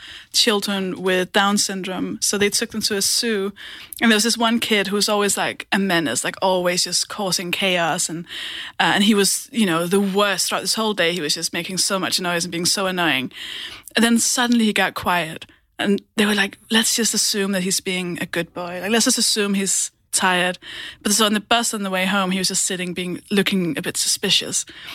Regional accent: Denmark; so I'm from Denmark.

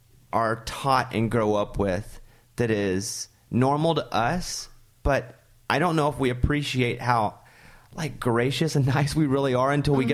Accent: Arkansas, United States; for me, I'm from Arkansas, and … was big, not because he was … because he was an Arkansan.

